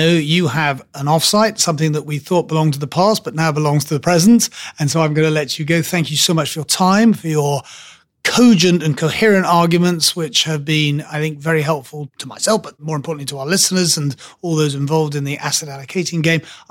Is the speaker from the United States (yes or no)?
no; England, United Kingdom; We can pass over quickly on that subject, can't we, for an Englishman?